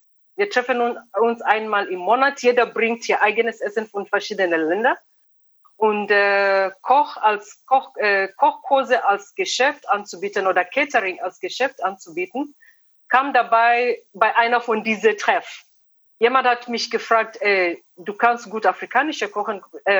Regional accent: Kenya; German is a second language; Ich komme nicht original aus der Küste. Ich bin erstmal an die kenianische Küste in 2007 umgezogen.

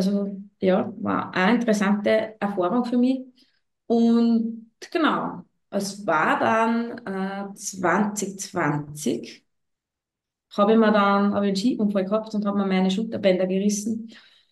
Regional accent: Upper Austria, Austria; Ich bin aus Oberösterreich, also wirklich ein Stück entfernt.

